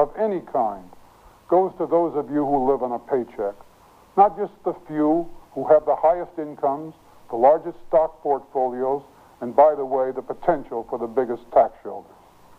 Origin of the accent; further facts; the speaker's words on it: Spokane, Washington, United States; One of my first jobs was as deputy prosecutor in my hometown of Spokane, Washington.